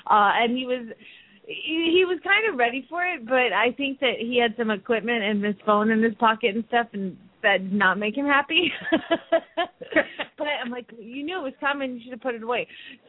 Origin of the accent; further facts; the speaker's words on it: Phoenix, Arizona, United States; from Phoenix, Arizona